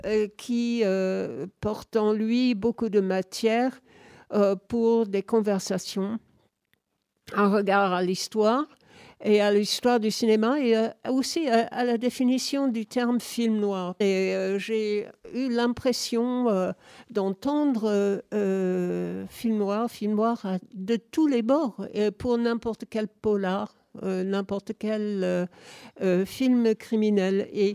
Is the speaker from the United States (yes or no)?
yes; United States; French is a second language; now in France; En tant qu'Américaine habitant avec beaucoup de bonheur la France.